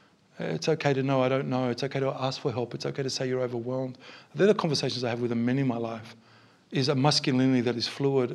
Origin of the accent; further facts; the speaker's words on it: Australia; And what I'm looking for from Australians is that we should, bless you, that we should care